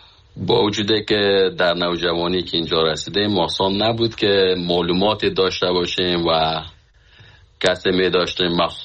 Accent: Khinjan, Parwan, Afghanistan; moved away as an adult; من از فامیل بسیار فقیر از افغانستان هستم که از سالنگ هستیم، از خنجان فامیل ما اونجا زندگی میکنن که از اونجا آمدیم.

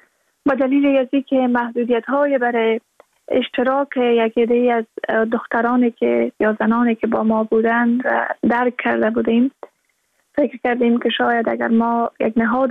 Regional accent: Balkh, Afghanistan; زادگاه ما که زادگاه رابعه و مولانا است، یعنی بلخ، من تقریبا 30 سال پیش در بلخ زاده شدم و اونجا در مدرسه رفتم، در یک از مدرسه های مزار شریف که نام گوهر خاتون بود.

